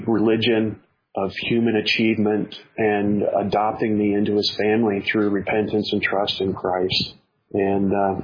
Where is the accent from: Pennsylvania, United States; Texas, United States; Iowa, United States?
Iowa, United States; Des Moines; I grew up in Des Moines, Iowa, in the Roman Catholic religion, and went through parochial school, first grade through 12th grade